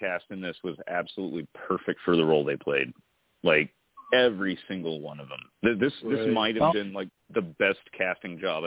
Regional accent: the South, United States; I was in a punk band when I was growing up in the South

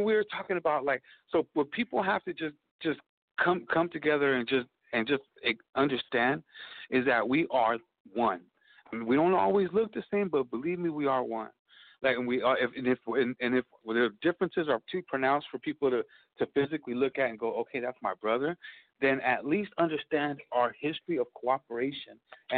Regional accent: California, United States; But I'm from Northern California.

